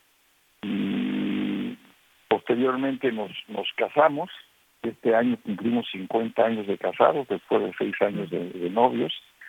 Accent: Mexico City, Mexico; also born or lived in Santander, Spain; Yo nací en la Ciudad de México, estudié en la Ciudad de México, viví durante mi niñez cerca de 4 años en España, en Santander, en el norte de España.

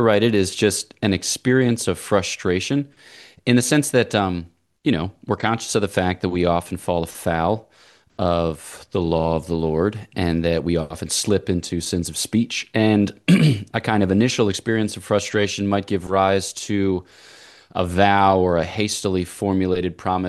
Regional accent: Pennsylvania, United States; born or raised there

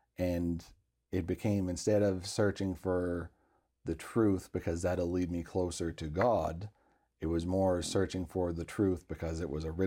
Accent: New York, United States; You know, I come from New York, so if you're Italian, you're Catholic.

